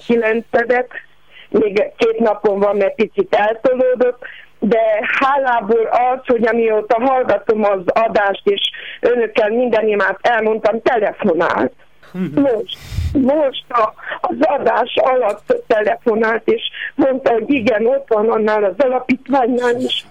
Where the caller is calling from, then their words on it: Izvoru Mureșului, Harghita, Romania; Erdélyből vagyok